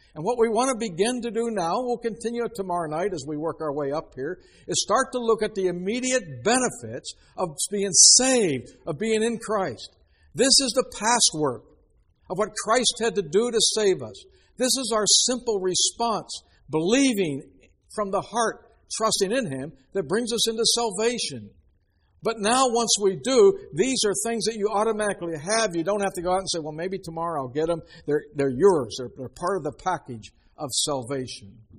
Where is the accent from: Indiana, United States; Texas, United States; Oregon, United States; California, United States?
Oregon, United States; I say, no, I'm from Oregon.